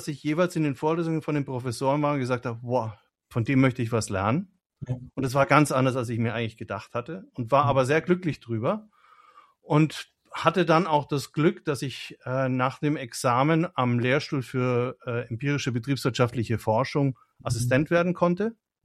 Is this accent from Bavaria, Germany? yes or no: yes; Nuremberg, Bavaria, Germany; ich komme ursprünglich aus Nürnberg